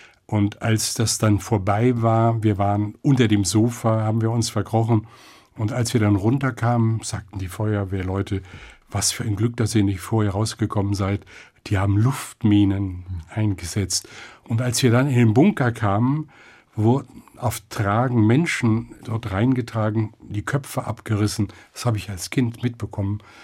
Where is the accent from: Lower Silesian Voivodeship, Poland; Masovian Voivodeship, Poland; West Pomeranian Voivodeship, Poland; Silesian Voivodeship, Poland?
West Pomeranian Voivodeship, Poland; also born or lived in Szczecin; Ja, ich bin ja in Stettin geboren. Mit meiner Mutter habe ich aber in Hinterpommern bei den Großeltern gelebt.